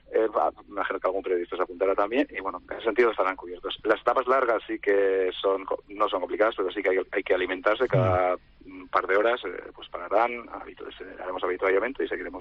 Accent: Azkoitia, Basque Country, Spain; somos de aquí de Azcoitia.

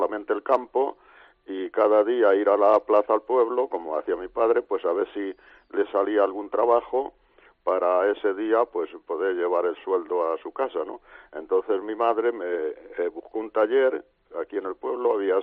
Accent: Portillo, Castile and León, Spain; Bueno, yo nací en Portillo, como ya se ha dicho, y hace 75 años

